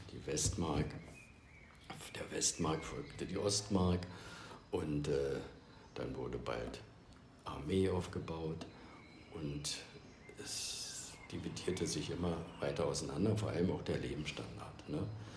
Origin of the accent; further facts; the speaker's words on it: Berlin, Germany; born there; weil ich wurde geboren 1947 in West-Berlin.